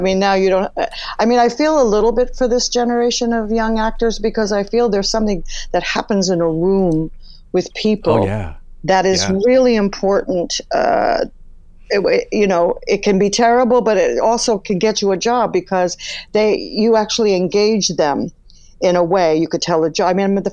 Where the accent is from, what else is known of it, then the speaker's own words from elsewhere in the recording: Florida, United States; also born or lived in Connecticut; I grew up in, we came over and we were in Connecticut, and then we went to Miami, and then we went to North Miami. I mostly was raised in Florida, Southern Florida.